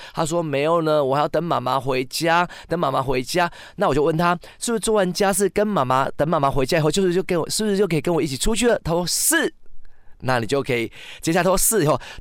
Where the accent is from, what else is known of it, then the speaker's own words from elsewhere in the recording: Taiwan; 对，我是来自台湾的